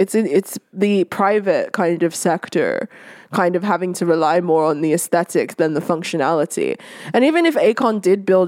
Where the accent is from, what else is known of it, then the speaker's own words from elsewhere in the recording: Nigeria; I'm from Nigeria, many have tried.